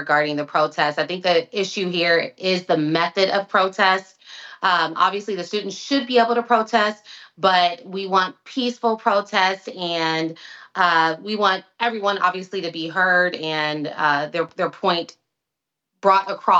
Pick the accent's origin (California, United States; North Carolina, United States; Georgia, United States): California, United States; Long Beach; I'm from Long Beach, California.